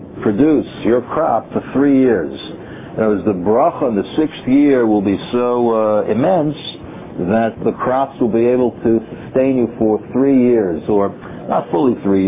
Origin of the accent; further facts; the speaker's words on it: Bronx, New York, United States; my knowledge of agriculture, honed through years growing up in the Bronx